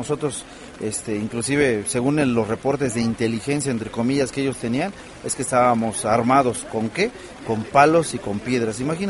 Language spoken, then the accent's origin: Spanish; Oaxaca, Mexico; Nosotros venimos de Oaxaca y en Oaxaca tenemos nosotros que impulsar